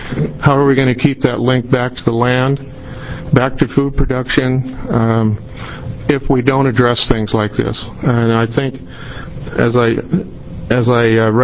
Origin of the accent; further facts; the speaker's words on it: Jordan Valley, Oregon, United States; And I'm a rancher from Southeast Oregon, Jordan Valley. It's about just almost 400 miles from here.